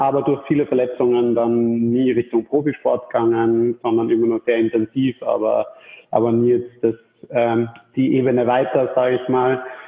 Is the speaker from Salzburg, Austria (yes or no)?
yes; Salzburg, Austria; Gebürtiger Salzburger, immer schon Sportler